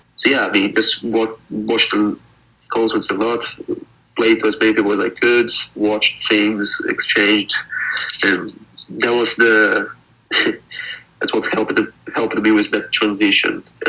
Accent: Brazil; English is a second language; now in London, United Kingdom; So I live in London now, and I moved from Brazil here.

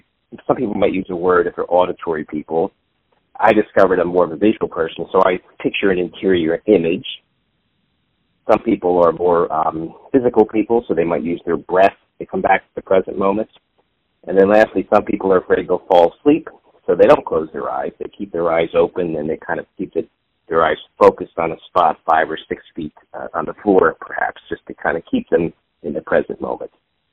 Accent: Warminster, Pennsylvania, United States; also born or lived in New York City; I was born in New York City, lived there really just for 2 years, so I really don't remember New York City other than I've been in New York City. We moved to Pennsylvania when I was two at a small town called Warminster, Pennsylvania

